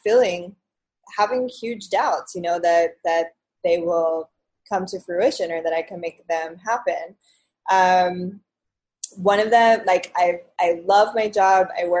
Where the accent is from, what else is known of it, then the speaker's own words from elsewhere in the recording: South Carolina, United States; also born or lived in New York; I had lived here for 7 years, and I decided I was going to move back to my hometown in South Carolina